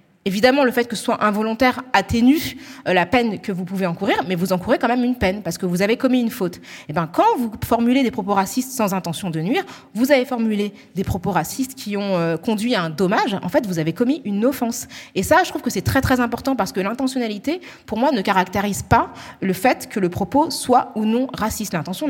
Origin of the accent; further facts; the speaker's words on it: Île-de-France, France; accent: Parisian; notre accent parisien, parce qu'en fait, on est que 10 millions de franciliens à avoir cet accent-là. Donc, c'est vrai que nous, on a un accent aussi qui est hyper marqué.